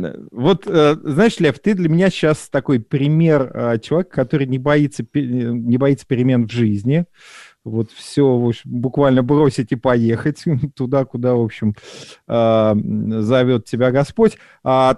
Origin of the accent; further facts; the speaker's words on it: Moscow, Russia; мы поехали, москвичи, семья москвичей поехала в Клайпеду, да, в Литву.